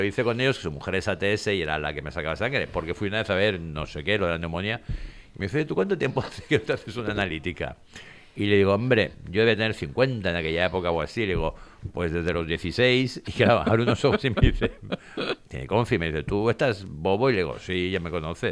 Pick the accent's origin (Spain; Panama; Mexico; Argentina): Spain; Alberic, Valencian Community; yo soy de Costa de Alberic. Yo soy de Alberic.